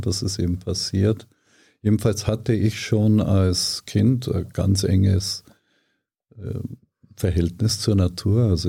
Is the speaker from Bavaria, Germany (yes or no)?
yes; Ortenburg, Bavaria, Germany; Niederbayern, Grafschaft Ortenburg, das ist ganz, ganz nahe an der österreichischen Grenze. Sehr schöne Landschaft